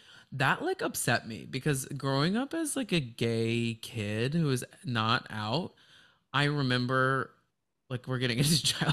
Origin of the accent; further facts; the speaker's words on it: Texas, United States; any mom who knew me as a kid growing up in Texas, like, I fucking killed that.